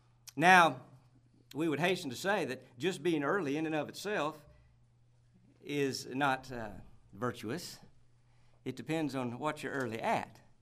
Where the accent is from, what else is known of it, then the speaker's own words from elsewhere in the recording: Tennessee, United States; also born or lived in Texas; I don't claim to be a Tennessean. I am a Texan at heart, but a Texan with some very fond memories of growing up in Putnam County.